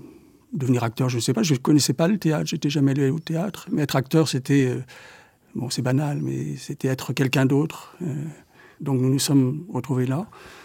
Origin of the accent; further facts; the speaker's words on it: Paris, Île-de-France, France; now in La Rochelle, France; Et moi, j'étais arrivé de Paris aussi un an auparavant.